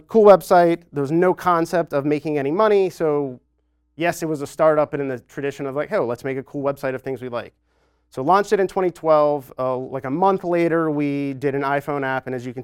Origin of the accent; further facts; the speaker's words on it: Southeast, United States; I grew up in the Southeast. College football is huge.